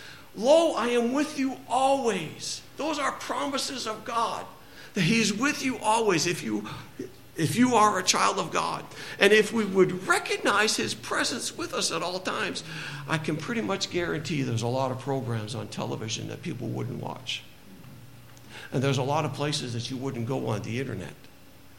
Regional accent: Madawaska, Maine, United States; You know, I grew up in Madawaska, and Evangeline School was in our backyard.

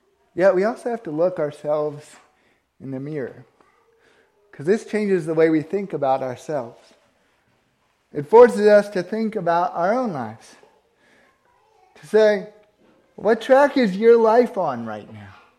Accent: United States; maybe it's just because I'm American, I really don't feel responsible for other people's actions.

